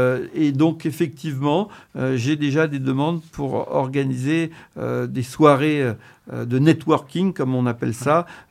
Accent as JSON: {"language": "French", "town": "Chantilly", "region": "Hauts-de-France", "country": "France", "said": "Donc, je suis de Chantilly. Chantilly est une terre de chevaux de course."}